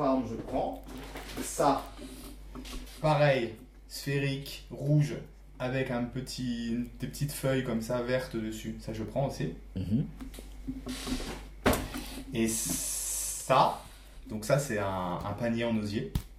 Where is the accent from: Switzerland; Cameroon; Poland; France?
Switzerland; Parce que je suis suisse.